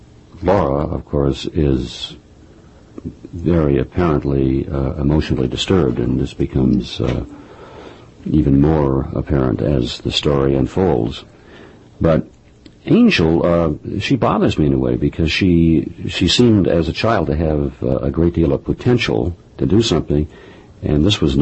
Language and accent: English; Midwest, United States; because I grew up in the Midwest, I can't recall ever having a murder near me or around me or anything.